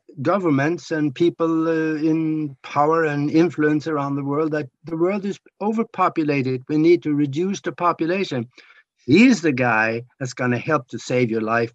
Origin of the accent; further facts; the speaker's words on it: Norway; I grew up in Norway, so I know a little bit about those guys